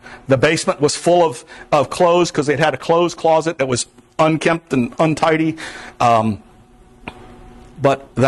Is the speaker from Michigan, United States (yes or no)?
no; Florida, United States; now in Vermont, United States; I grew up in the Everglades. There is no way I would have ended up here unless God had a plan.